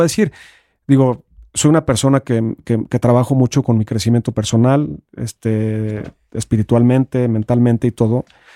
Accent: Guapalcalco, Hidalgo, Mexico; also born or lived in Mexico City; Yo nací aquí en la Ciudad de México en 1972 y recién nacido me fui a vivir un rancho en Hidalgo. Viví toda mi vida en un rancho en Hidalgo, en un pueblo muy pequeñito llamado Guapalcalco.

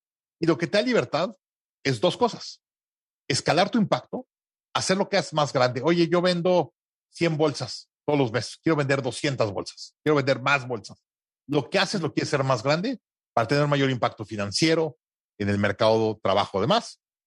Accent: Mexico City, Mexico; Y le digo, sí, soy de la Ciudad de México.

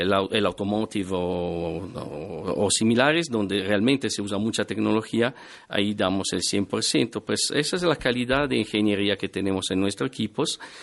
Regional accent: Italy; Yo soy italiano, sí.

